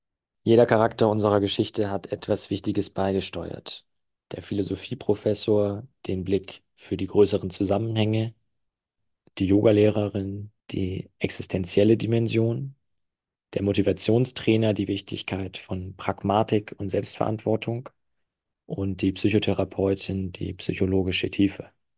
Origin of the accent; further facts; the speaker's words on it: Hamburg, Germany; 2 Freunde aus meiner Heimatstadt Hamburg in Berlin zu Besuch